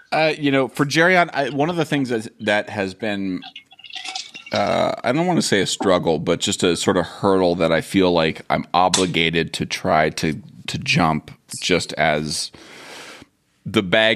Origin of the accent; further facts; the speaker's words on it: Ohio, United States; And where I grew up in Ohio, like the only difference between where I grew up in Ohio and where you grew up in Trinidad was the skin color.